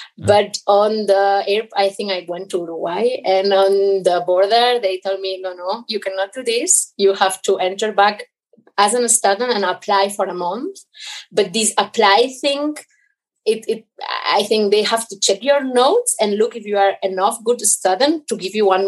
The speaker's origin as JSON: {"language": "English", "town": "Barcelona", "region": "Catalonia", "country": "Spain", "said": "And then when I would say, I come from Barcelona, people were like, that's a joke."}